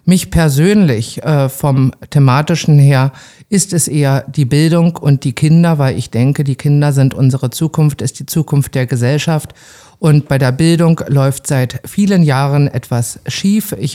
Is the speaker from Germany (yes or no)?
yes; Glienicke, Brandenburg, Germany; ich bin in Glienicke aufgewachsen und ich wohne immer noch dort. Also von der Warte her würde ich mich als sehr bodenständig bezeichnen.